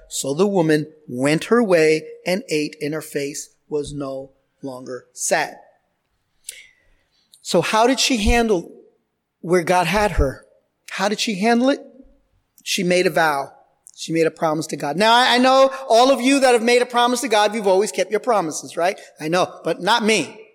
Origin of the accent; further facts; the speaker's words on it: New York, United States; However, I'm from New York. I know we can't say that word too good, ask, right?